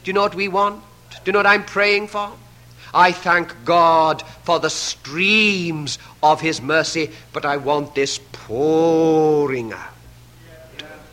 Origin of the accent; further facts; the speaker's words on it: Llanelli, Wales, United Kingdom; I was preaching in a convention in my hometown of Llanelli in South Wales.